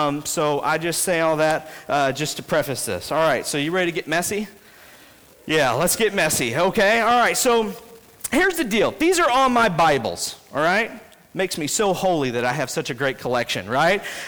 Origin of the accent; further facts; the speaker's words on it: Sikeston, Missouri, United States; I grew up in church in Sykeston, Missouri for a long time until we moved to Bridgeton.